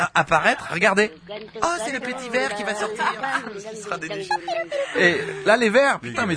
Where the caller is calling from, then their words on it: Sainte-Croix, Vaud, Switzerland; Je suis de Sainte-Croix.